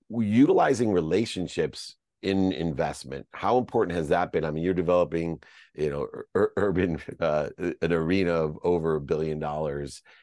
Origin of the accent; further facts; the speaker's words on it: Akron, Ohio, United States; I'm from Akron, Ohio, born in the same hospital as LeBron and Steph Curry.